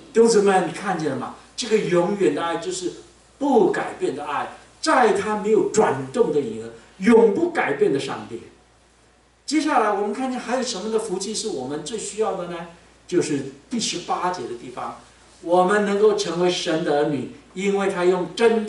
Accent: China; 这是我们中国人创造一个最棒的一种所谓的计时器啊

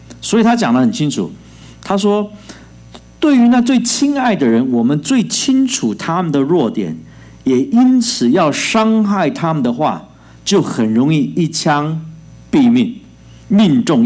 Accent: Taiwan; 他也是从台湾来的，那我也是从台湾来的

